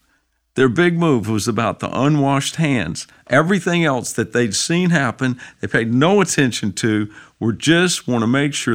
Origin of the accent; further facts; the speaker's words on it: North Carolina, United States; I'm from North Carolina.